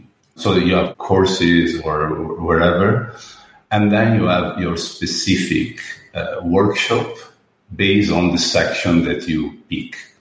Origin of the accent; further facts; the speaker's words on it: Murano, Veneto, Italy; English is a second language; also born or lived in Venice; So I'm born in Venice. But I grew up and raised in Murano, this little island in the Venetian Lagoon, famous for glass blowing.